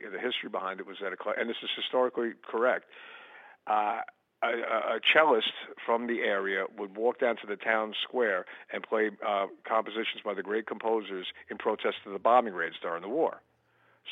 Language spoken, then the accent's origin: English; Long Island, New York, United States; A completely different world compared to growing up on Long Island.